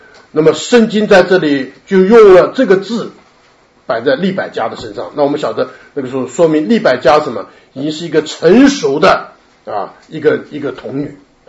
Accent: China; 我觉得很遗憾的啊，在我们中国人中间有一个很有名的一个传道人呢

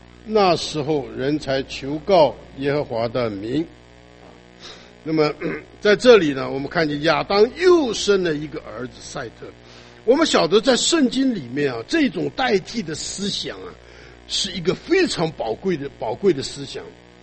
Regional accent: China; 你看我们中国人的名字有的很响亮啊，啊，那个名字取得做父母的寄望

